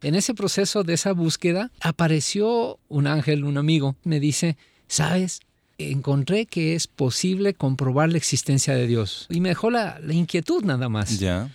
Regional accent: Quito, Pichincha, Ecuador; Yo nazco en Quito, Ecuador.

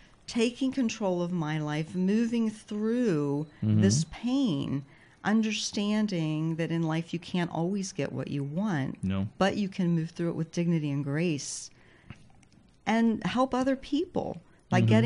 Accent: Waynesboro, Pennsylvania, United States; also born or lived in Salt Lake City; I live in Waynesboro, Pennsylvania. I'm actually from Waynesboro. Mm-hmm. I spent 15 years living in Salt Lake City. Mm-hmm. And then moved back to the East Coast a few years back.

